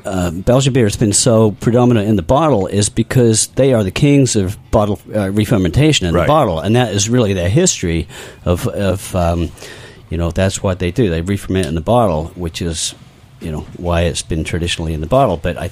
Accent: England, United Kingdom; I'm from England originally.

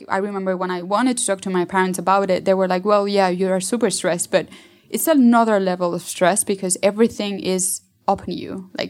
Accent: Mexico City, Mexico; English is a second language; So I'm from Mexico City.

